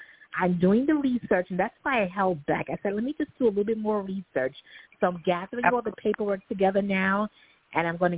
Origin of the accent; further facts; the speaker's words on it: Brooklyn, New York, United States; from Brooklyn, New York.